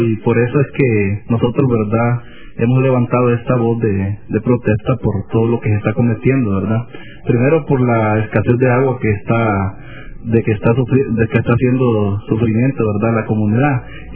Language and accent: Spanish; Salamá, Olancho, Honduras; Yo soy de Salamá, exactamente.